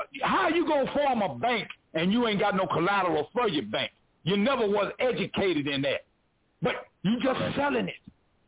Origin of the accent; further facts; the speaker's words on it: Tennessee, United States; Don't tell that lie. I'm from Tennessee.